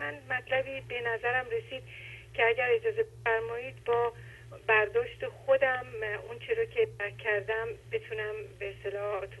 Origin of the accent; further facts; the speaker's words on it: Shiraz, Fars, Iran; من شیرازی هستم، خدمتتون زنگ میزنم.